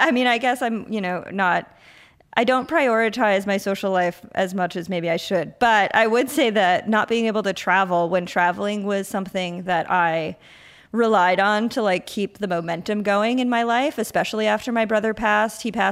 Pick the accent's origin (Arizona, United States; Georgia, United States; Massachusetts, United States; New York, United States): New York, United States; now in Brooklyn, United States; You know, I grew up on Long Island. I stayed on Long Island for a little while in my adulthood, and then I moved to Brooklyn.